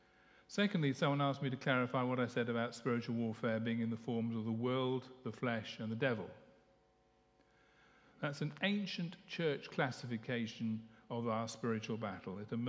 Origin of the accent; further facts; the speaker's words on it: United Kingdom; I grew up with freedoms in Britain, democracy, and freedom of speech